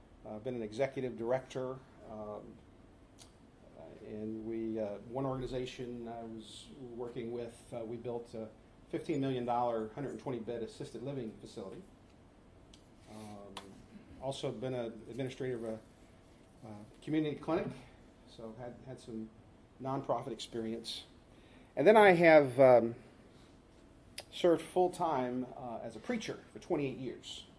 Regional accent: Nashville, Tennessee, United States; born there; moved away; I was born in Tennessee, born in Nashville, Tennessee, so that kind of helps at events like this, you know, connect with people from the South. And my father was a school teacher and moved us to the Northwest back in 1963.

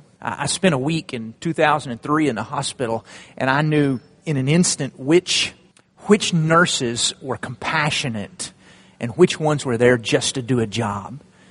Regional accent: Childress, Texas, United States; I'm from Childress, Texas. We're an agriculture type community.

